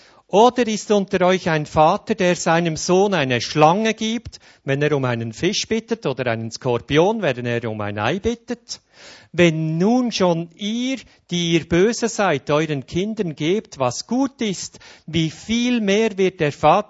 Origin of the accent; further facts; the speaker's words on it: Bern, Switzerland; Mir persönlich ist die Sprache vom Sprachengebet als Berner so eine Hilfe geworden.